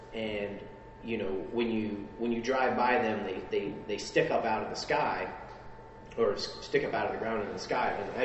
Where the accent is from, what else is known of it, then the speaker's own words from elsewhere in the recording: Illinois, United States; I grew up in the Midwest, specifically Southern Illinois, on a very, very flat plain.